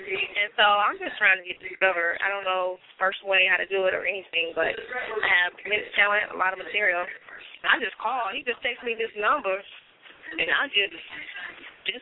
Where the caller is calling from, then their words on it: Atlanta, Georgia, United States; but I'm calling from Atlanta